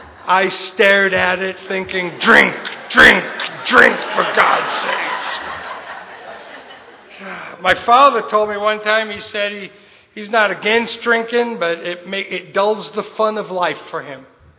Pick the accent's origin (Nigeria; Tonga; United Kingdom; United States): United Kingdom; the north of England; I'm born and raised in England to an English family, but over the years, I've lost my accent.